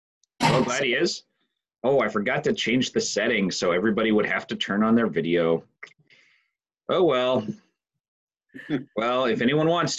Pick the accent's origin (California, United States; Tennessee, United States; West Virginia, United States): Tennessee, United States; Johnson City; I saw in the Johnson City Press, I still read that from time to time to see what's up in my hometown.